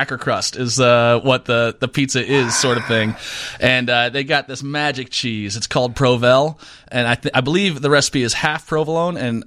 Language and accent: English; Columbia, Missouri, United States; Well, full disclosure, I'm from Columbia, Missouri, about an hour and a half west of St. Louis, but spent a lot of time.